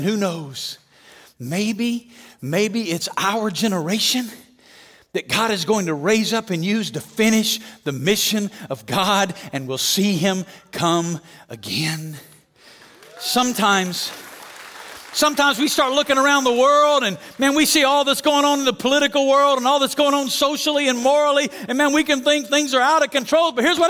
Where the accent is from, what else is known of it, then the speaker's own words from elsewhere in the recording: Alabama, United States; And I'm like you. I'm from Alabama. You know, if you're from Alabama, you don't go to Las Vegas.